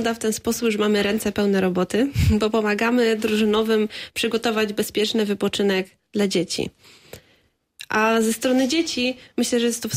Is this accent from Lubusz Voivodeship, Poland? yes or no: yes; Zielona Góra, Lubusz Voivodeship, Poland; Jestem rodowitą zielonogórzanką. Aktualnie skończyłam studia we Wrocławiu. Studiowałam weterynarię i z wielką radością powróciłam do tego miasta.